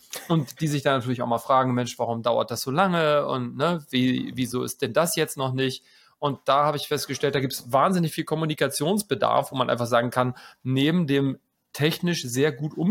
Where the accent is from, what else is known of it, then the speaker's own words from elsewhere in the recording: Hamburg, Germany; now in Leipzig, Germany; Aus Hamburg. Ursprünglich aus Hamburg, geboren, aufgewachsen, aber seit 8 Jahren jetzt in Leipzig.